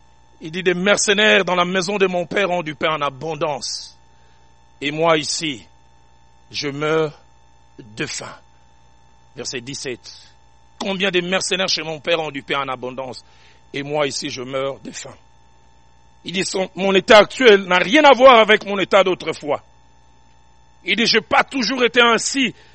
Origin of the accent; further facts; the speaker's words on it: Kinshasa, DR Congo; l'école, à l'Athénée de Kalina. Et au retour, les taxis me prenaient de l'Athénée de Kalina jusqu'à chez moi à Bandal.